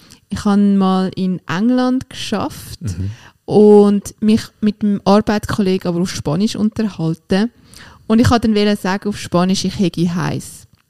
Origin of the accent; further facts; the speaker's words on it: Switzerland; accent: Swiss; Für die, die meinen Schweizer Dialekt immer noch nicht verstehen.